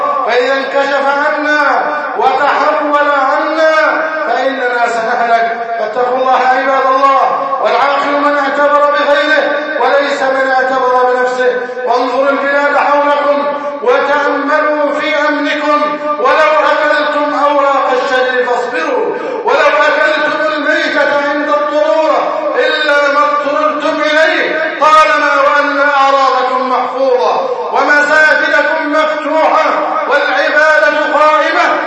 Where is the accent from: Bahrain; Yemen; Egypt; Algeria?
Egypt